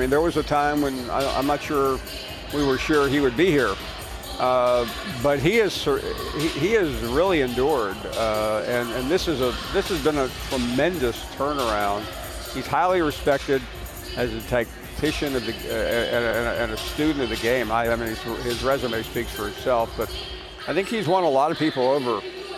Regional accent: Memphis, Tennessee, United States; I grew up in Memphis. My family, we were devoted fans of the local team there.

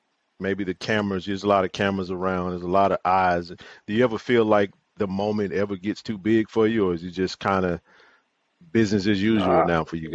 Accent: Jackson, Mississippi, United States; We're born and raised in Jackson, Mississippi.

